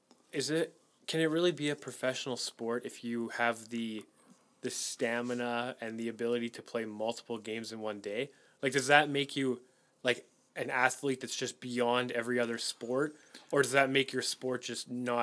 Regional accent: Canada; I think that's just us being Canadian.

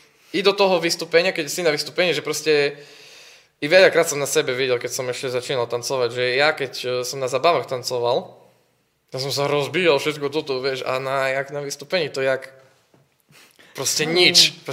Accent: Bardejov, Prešov Region, Slovakia; keďže som z Bardejova

